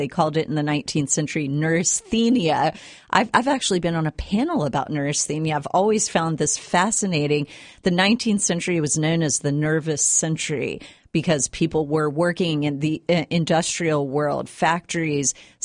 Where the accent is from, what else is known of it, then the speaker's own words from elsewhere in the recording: Richmond, Virginia, United States; A lot I did do in Richmond because Richmond was the capital of the Confederacy, and that's my hometown.